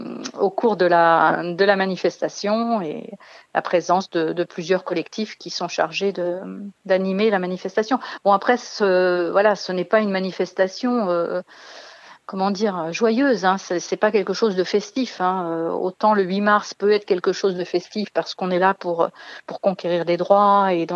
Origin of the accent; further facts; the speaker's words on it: France; trois fois, quatre fois moins presque que chez nous en France